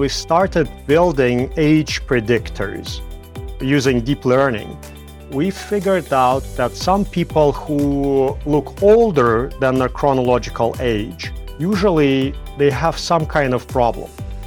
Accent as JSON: {"language": "English", "country": "Latvia", "tie": "born or raised there", "moved": "as an adult", "lives_now": "Canada", "said": "I was born in Latvia, but during the time of the USSR, when it just collapsed, and I grew up when it collapsed."}